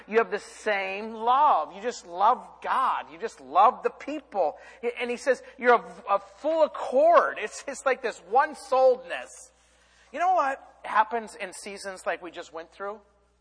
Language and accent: English; Idaho, United States; I grew up in Idaho. We don't have a football team.